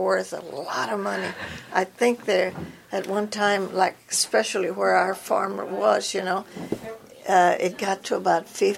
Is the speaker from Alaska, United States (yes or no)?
no; Robstown, Texas, United States; So, yes, it was very nice growing up in Robstown.